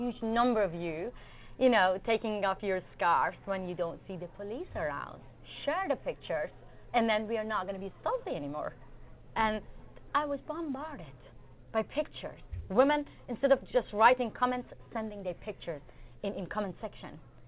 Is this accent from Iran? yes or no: yes; Iran; my hometown where my hair was like a hostage in the hand of the government of Iran.